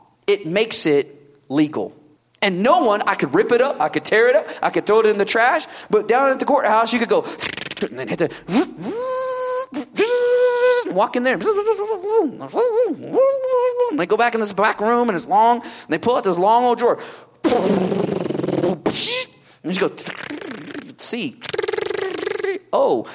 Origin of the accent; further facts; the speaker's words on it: Kansas, United States; now in Oklahoma, United States; I'm from Kansas, all right? Well, originally, now I live in Oklahoma.